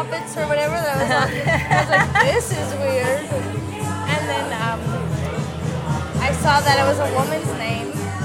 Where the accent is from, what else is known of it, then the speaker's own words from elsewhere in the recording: New Orleans, Louisiana, United States; I was brought up in New Orleans by musicians, so I've always been into it.